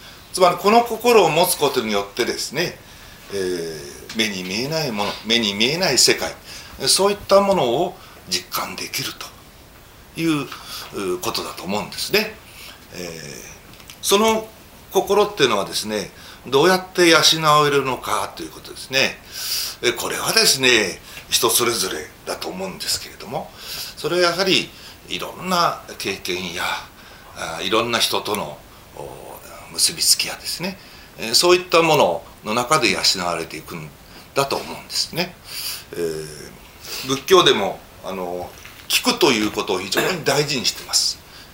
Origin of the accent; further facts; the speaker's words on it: Joetsu, Niigata, Japan; born there; 私実は南本町で生まれたんですね。母の実家が南本町だったんですから、だから私の子供の頃よく南本町で、よく過ごしてこの看板を見たんですけども